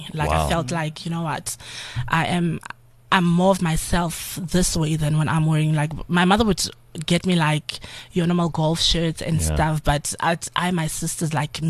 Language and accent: English; Eswatini; Swaziland is a very close-knit community, and growing up in Swaziland